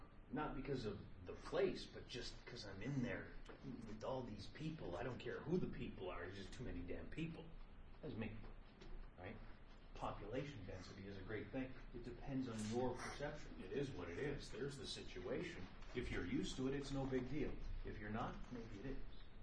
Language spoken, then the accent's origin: English; Canada; I grew up in Canada. We don't do GPA or whatever.